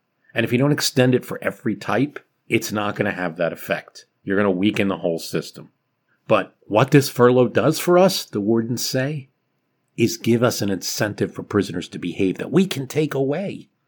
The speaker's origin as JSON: {"language": "English", "town": "Boston", "region": "Massachusetts", "country": "United States", "said": "I'm from Boston."}